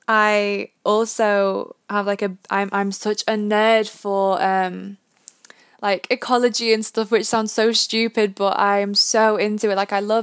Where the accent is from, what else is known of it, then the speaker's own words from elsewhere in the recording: Florida, United States; now in United Kingdom; So I spent a lot of my time growing up in Florida, and then when we came to the UK, we have like different fruit stickers